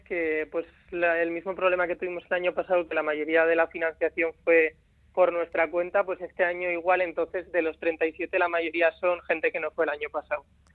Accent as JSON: {"language": "Spanish", "region": "Navarre", "country": "Spain", "said": "al final somos de Navarra, somos del País Vasco"}